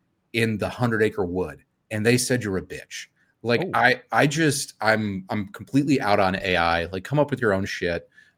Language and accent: English; United States; I grew up on Lake Michigan, which is not like a little inland lake.